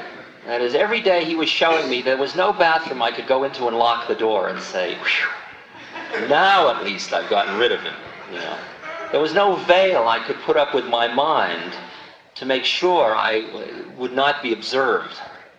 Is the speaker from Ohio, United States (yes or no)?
no; California, United States; No, Maharaji, I'm from California.